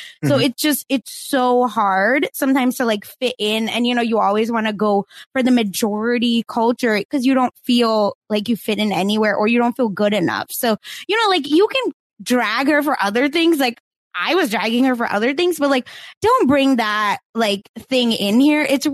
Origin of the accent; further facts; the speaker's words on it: Broken Arrow, Oklahoma, United States; I grew up in Broken Arrow, Oklahoma, and I remember I wanted to eat Indian food, but I was like bullied for having smelly food.